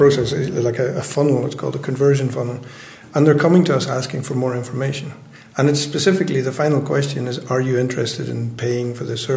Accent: Derry, Northern Ireland, United Kingdom; I grew up in Derry, and I used to come through Letterkenny on holidays, and that was the time there was the border, and it was quite grim

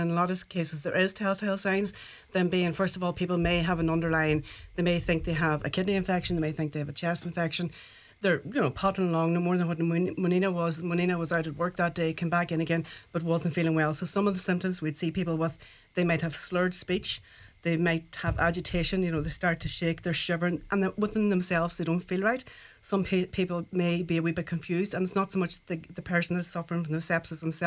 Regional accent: Ireland; One of the questions I suppose we don't ask, because we're Irish and we don't like asking these questions

